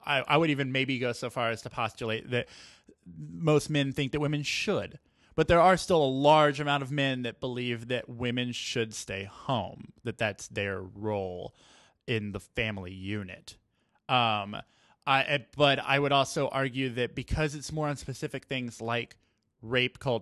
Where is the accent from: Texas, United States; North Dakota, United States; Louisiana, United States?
Texas, United States; Because I'm from Texas, and so we just went through that whole bill thing with Wendy Davis doing the filibuster and everything.